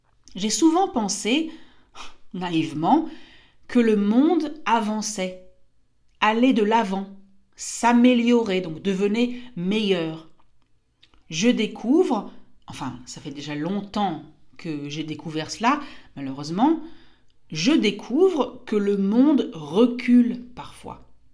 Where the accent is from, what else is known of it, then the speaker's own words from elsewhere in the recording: France; je suis née en France et je fais partie d'une génération très chanceuse.